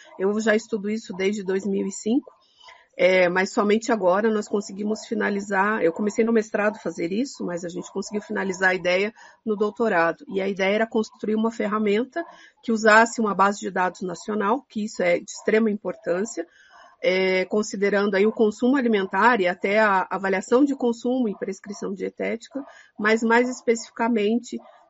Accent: South Region, Brazil; now in São Paulo, Brazil; Eu tive a oportunidade de vir em 2014 para São Paulo, eu sou do Sul

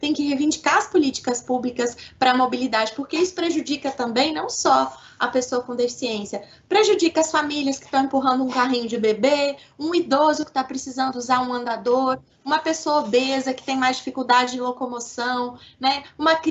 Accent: Belo Horizonte, Minas Gerais, Brazil; now in São Paulo, Brazil; vocês devem ter percebido pelo meu sotaque que eu não sou de São Paulo, eu sou mineira, né? Eu sou de Belo Horizonte.

